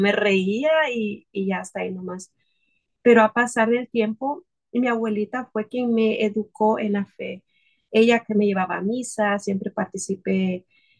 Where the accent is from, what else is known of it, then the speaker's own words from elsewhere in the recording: Nicaragua; Yo soy originalmente de Nicaragua, que queda ubicado en Centroamérica.